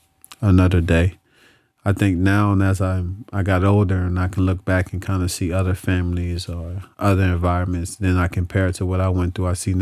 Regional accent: Trenton, New Jersey, United States; So, growing up in New Jersey, where I'm from, actually, Trenton, was tough.

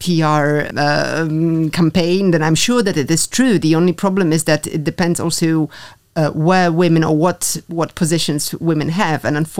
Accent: Poland; also born or lived in Mexico / Ireland; now in Luxembourg; since I'm in Luxembourg, because I've lived quite around the world. I'm originally from Poland, but I also worked and lived in Mexico for several years and in Ireland.

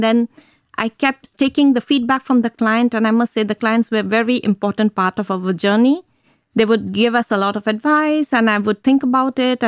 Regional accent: Luxembourg; also born or lived in India; My home country is Luxembourg and India.

